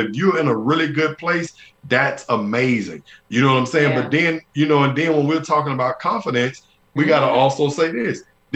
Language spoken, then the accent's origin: English; Birmingham, Alabama, United States; Like I tell everybody, I grew up in Birmingham, Alabama.